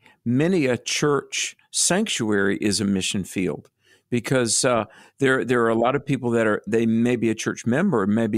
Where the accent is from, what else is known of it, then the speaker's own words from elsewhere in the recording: North Carolina, United States; And then in my home state of North Carolina, in Western North Carolina